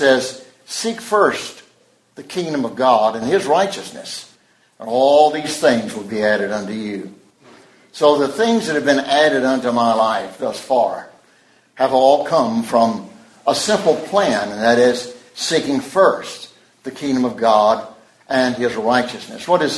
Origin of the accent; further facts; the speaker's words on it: Atlanta, Georgia, United States; I grew up here in Atlanta, over in East Atlanta. And my father was a pastor here for about 25 years.